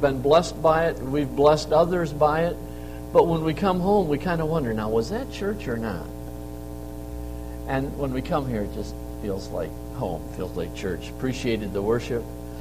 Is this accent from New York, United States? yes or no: yes; New York, United States; moved away as an adult; now in Pigeon, United States; But yes, I grew up in Western New York and helped pastor a church there for quite a few years, was in construction there. And then in 1990, we moved to Pigeon, Michigan